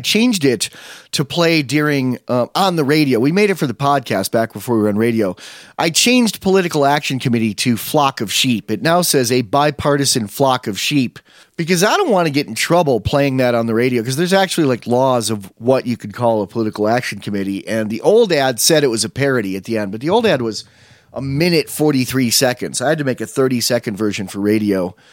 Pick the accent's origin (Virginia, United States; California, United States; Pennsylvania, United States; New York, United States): New York, United States; Chautauqua; I grew up in Chautauqua, which is a weird gated community in upstate New York where my mother had a store. It's got like 20,000 people in the summer and like 300 in the winter.